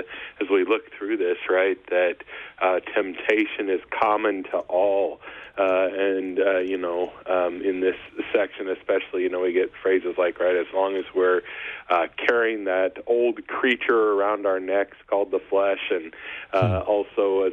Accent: Kansas, United States; I'm originally mostly from Kansas, and people up here always tell me that's the South, but I'm not quite sure about that.

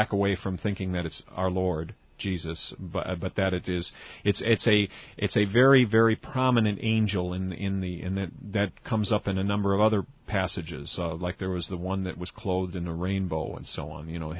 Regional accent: United States; as I was growing up in America, you might say, in the 60s and 70s and so on

